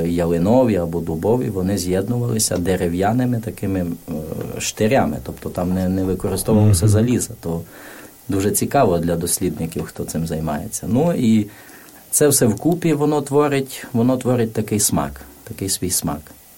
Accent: Zakarpattia Oblast, Ukraine; бо я з Міжірщини, у нас на Міжірщині дуже популярне купляють такий карпатський чай

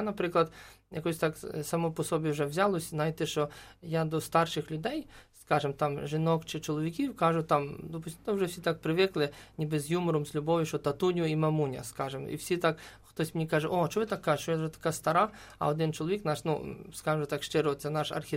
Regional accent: Kyiv, Ukraine; я теж з Києва, ми здесь приїхали в паломничество.

